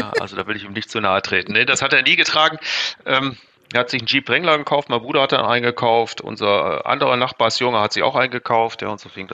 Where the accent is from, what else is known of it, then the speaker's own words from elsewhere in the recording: Lower Saxony, Germany; Der Olli und ich, wir kommen aus einem Waldgebiet aus der Nähe von Osnabrück.